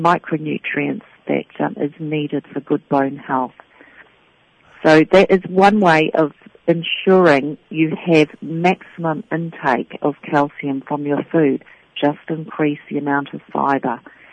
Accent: Hawke's Bay, New Zealand; But I come from Hawke's Bay, which is used to be called the Fruit Bowl of New Zealand. It's now wine country.

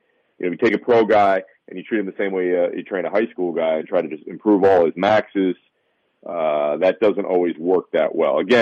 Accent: New Jersey, United States; So I'm an Italian from Jersey, so I got to.

